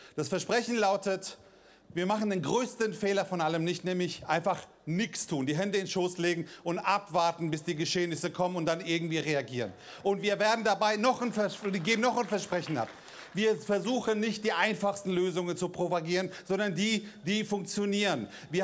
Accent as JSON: {"language": "German", "town": "Frankfurt", "region": "Hesse", "country": "Germany", "said": "Ich traue mich jetzt nicht zu widersprechen als Frankfurter, aber lassen wir das."}